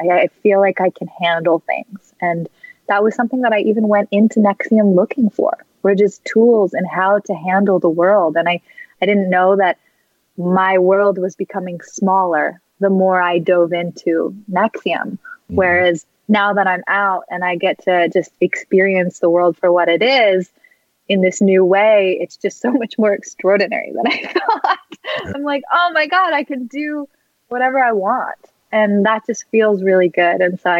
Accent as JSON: {"language": "English", "town": "Malibu", "region": "California", "country": "United States", "tie": "born or raised there"}